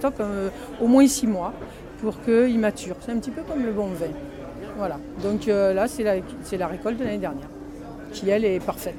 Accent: Provence-Alpes-Côte d'Azur, France; puisque je suis originaire du Var

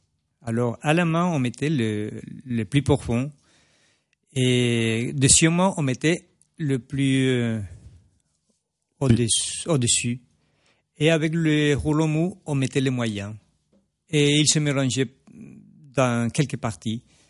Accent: Colombia; moved away as an adult; Oui, la première fois que je suis sorti de la Colombie, c'est juste pour venir à Paris. Je suis venu à Paris étudier la gravure.

